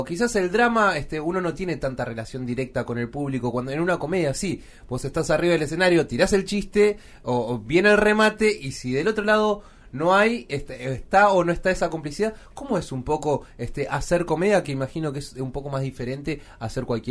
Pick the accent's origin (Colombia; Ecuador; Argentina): Argentina; de reírnos de nosotros mismos, de nosotros como argentinos